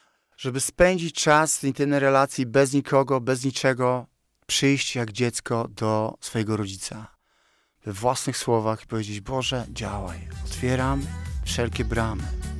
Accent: Szczecin, West Pomeranian Voivodeship, Poland; also born or lived in Warsaw; jestem ze Szczecina i tam mieszkałem częściowo w Szczecinie czy w Warszawie, znam bardzo dużo ludzi.

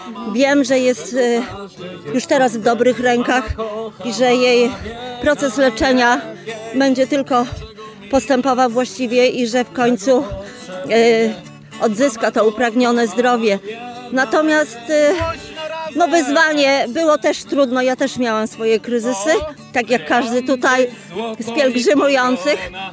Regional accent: Ostrów Wielkopolski, Greater Poland Voivodeship, Poland; Ostrów Wielkopolski.

